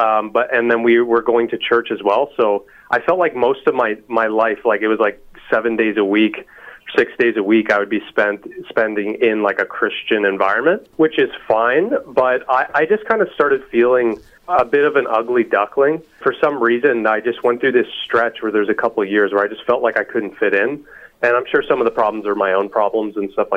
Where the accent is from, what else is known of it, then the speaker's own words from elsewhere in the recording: Ajax, Ontario, Canada; now in Whitby, Canada; I was born in Ajax, Ontario, and I've basically just kind of stayed in this area my whole life. I moved to Whitby and then Oshawa and then back to Whitby again. And that's where I'm at now.